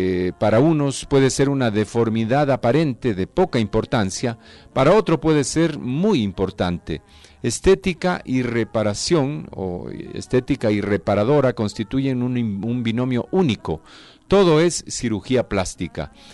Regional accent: Brazil; En mi país, por ejemplo, Brasil, ahora una operación muy frecuente es reducir los pechos excesivamente grandes.

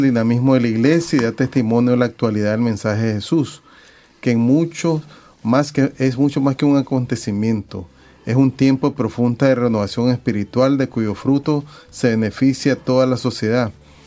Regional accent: Nicaragua; nosotros como nicaragüenses, como Nicaragua

